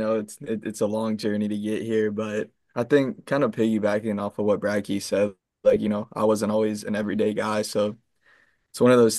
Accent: Tampa, Florida, United States; But growing up in Tampa, it's always been my dream to play at USF.

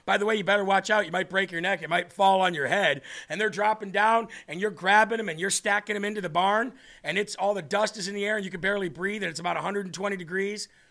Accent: Midwest, United States; I come from the Midwest.

